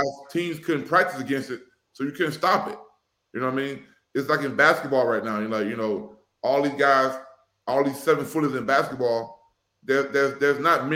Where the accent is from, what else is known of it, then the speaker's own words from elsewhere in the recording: Mobile, Alabama, United States; now in Atlanta, United States; in Mobile, Alabama, you know, obviously, you know, there's no Bengals gear in my hometown. There's no Bengals gear here in Atlanta.